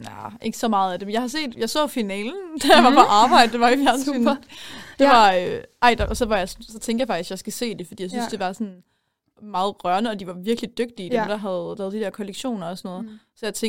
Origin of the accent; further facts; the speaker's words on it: Middelfart, Region of Southern Denmark, Denmark; jeg er 20 år gammel, og jeg går på tredje semester her på journalistik, og jeg kommer fra Middelfart.